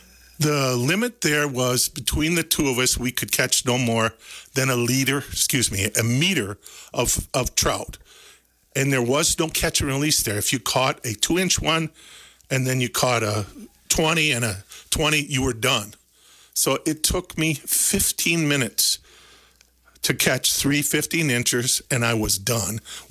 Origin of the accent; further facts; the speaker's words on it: Gays Mills, Wisconsin, United States; also born or lived in Germany; That was my hometown, correct, mm-hmm. Gaze Mills.